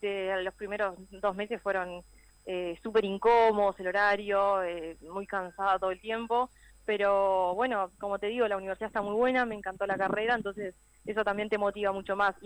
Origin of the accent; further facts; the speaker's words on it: Montevideo, Uruguay; en mi caso personalmente yo soy de Montevideo, así que imagínate que ya de por sí ya viajo todo